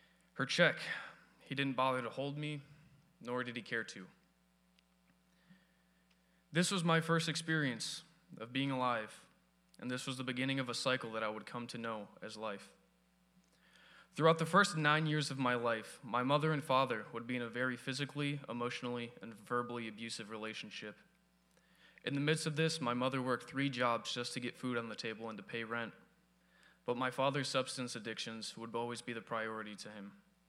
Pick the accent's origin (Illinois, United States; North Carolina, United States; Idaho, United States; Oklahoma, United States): Illinois, United States; Berwyn; born there; I was born in Berwyn, Illinois, which for many of you who don't know, is basically Chicago, in a very rough part of Chicago.